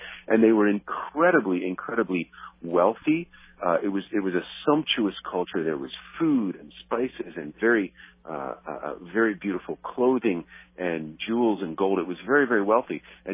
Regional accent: East Coast, United States; now in Los Angeles, United States; I mean, I'm an East Coaster. My wife and I came from the East Coast out here 16 years ago, and we moved literally right next door to Hollywood.

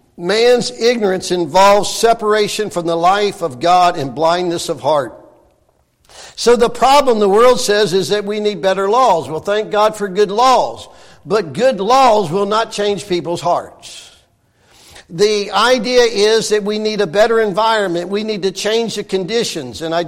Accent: Ohio, United States; I grew up over in Winton Place.

